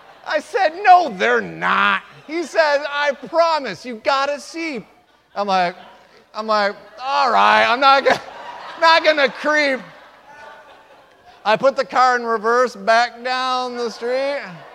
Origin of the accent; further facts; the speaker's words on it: Allen Park, Michigan, United States; So I'm pulling up one of the streets that where I grew up. I grew up in the Allen Park area.